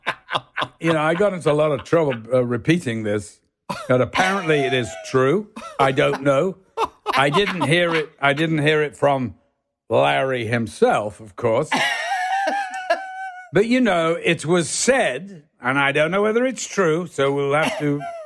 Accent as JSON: {"language": "English", "region": "Yorkshire and the Humber", "country": "United Kingdom", "said": "I had a sort of soft northern accent, you know. I'd sort of like that, you know, like Hindle Wicks, you know, from Yorkshire. I'm from Yorkshire. That's how they talk there."}